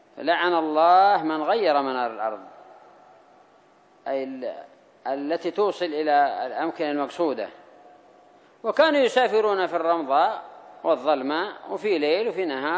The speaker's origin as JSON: {"language": "Arabic", "country": "Yemen", "said": "حصل ذلك بارك الله فيكم أن الطريق مظلومة عندنا في اليمن، حقوق الطريق مظلومة"}